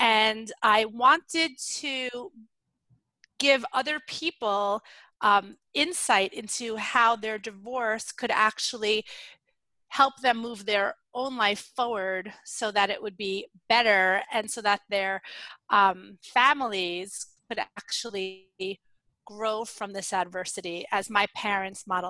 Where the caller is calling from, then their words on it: Northampton, Massachusetts, United States; So I'm in Northampton, Massachusetts, which is in Western Mass, right by Smith College.